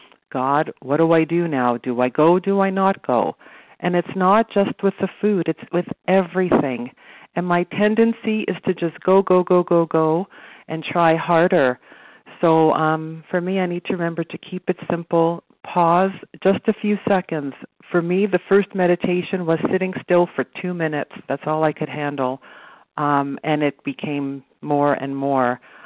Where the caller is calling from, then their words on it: Toronto, Ontario, Canada; So I'm calling from Toronto, Canada